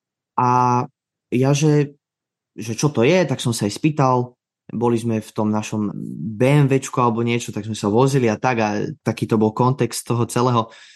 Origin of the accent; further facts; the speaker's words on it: Bratislava, Bratislava Region, Slovakia; som z Bratislavy, mám 23 rokov